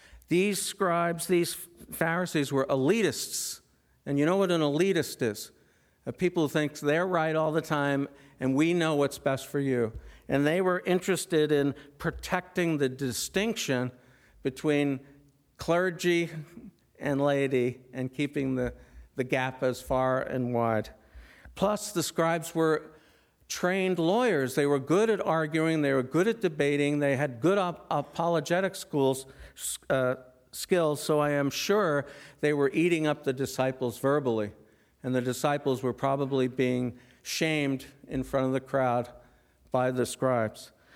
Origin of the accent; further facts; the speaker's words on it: Wellesley, Massachusetts, United States; When I grew up in Wellesley, and Wellesley was kind of an affluent little town, as you know.